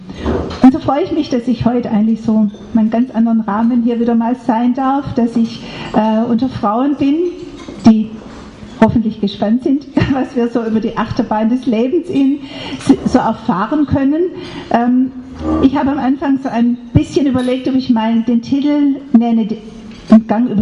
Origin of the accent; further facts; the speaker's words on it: Heidenheim, Baden-Württemberg, Germany; Ich komme aus Heidenheim, gar nicht so weit weg von hier.